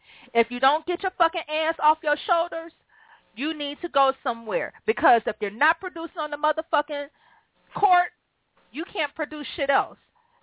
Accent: Cleveland, Ohio, United States; you know, I root for fucking Detroit, even though I was born and raised in Cleveland.

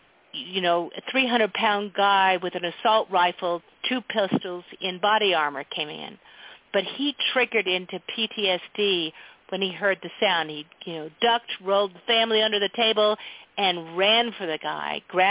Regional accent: Colorado Springs, Colorado, United States; And I'm here I am in my hometown of Colorado Springs.

